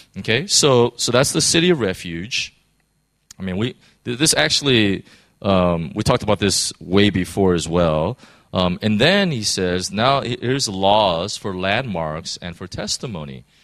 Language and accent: English; United States; since I'm American, I know that one of the worst things you can do is put an innocent man in jail.